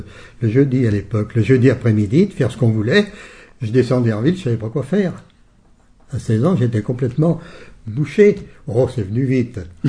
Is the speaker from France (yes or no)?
yes; Moissieu-sur-Dolon, Auvergne-Rhône-Alpes, France; moi je suis originaire de l'Isère, dans un petit village rural qui s'appelle Moissieu-sur-Dollon, qui est à 25 km au sud de Vienne, dans le canton de Beaurepaire. Mes parents étaient des paysans, fermiers, pauvres, comme beaucoup à l'époque. Et je suis l'aîné de 8 enfants.